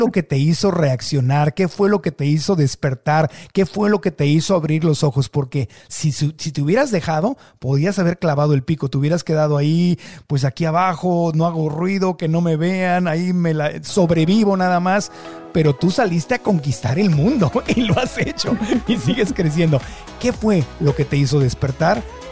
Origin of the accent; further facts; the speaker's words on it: Mexico; born there; Yo nací en el México de 1969